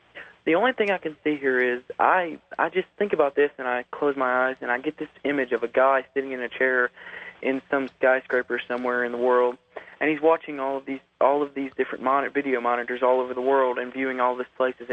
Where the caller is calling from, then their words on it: Alabama, United States; from Alabama.